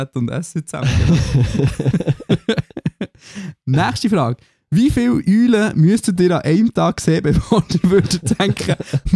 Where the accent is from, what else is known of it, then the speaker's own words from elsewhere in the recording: Bern, Switzerland; Ich als Berner, bin ich da enttäuscht.